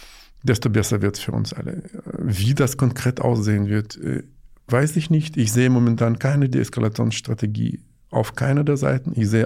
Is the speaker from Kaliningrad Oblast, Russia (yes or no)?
no; Saint Petersburg, Russia; weil ich komme aus St. Petersburg, ich komme aus der Stadt, wo die Hälfte der russischen Elite herkommt.